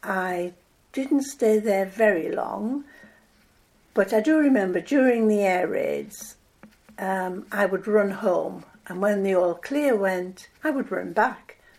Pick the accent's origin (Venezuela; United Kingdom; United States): United Kingdom; Yarm, North East England; Well, I've lived in Egglescliffe for 16 years, but I was born in Yarm.